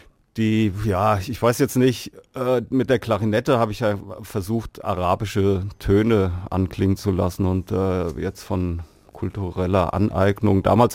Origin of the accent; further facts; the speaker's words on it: Canada; Also ich bin ja Kanadier